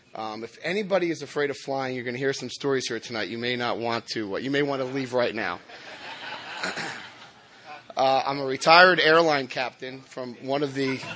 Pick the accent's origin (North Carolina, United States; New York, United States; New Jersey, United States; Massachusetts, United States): New Jersey, United States; Paterson; I'm from Paterson, New Jersey.